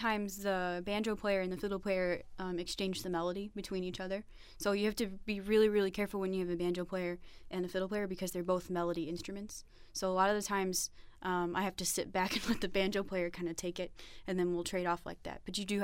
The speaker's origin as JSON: {"language": "English", "town": "Urbana", "region": "Illinois", "country": "United States", "said": "I'm from Urbana. I graduated from Urbana High School in 07."}